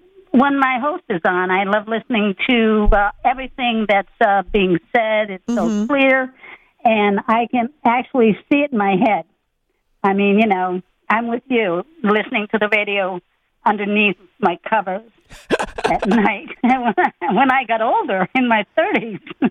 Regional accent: Pennsylvania, United States; No, I grew up in Pennsylvania, but that's where I was. I was out in the country

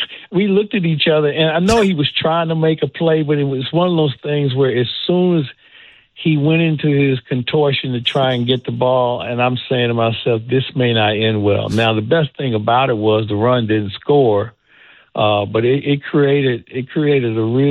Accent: St. Louis, Missouri, United States; because I grew up in St. Louis

